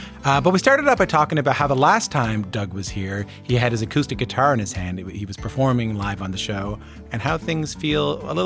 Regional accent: Newfoundland and Labrador, Canada; it's probably that I'm from Newfoundland and Labrador.

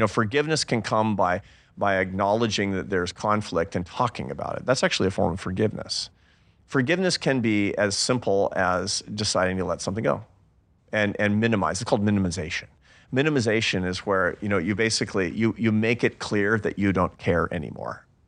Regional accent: Seattle, Washington, United States; I'm from Seattle. We don't do that.

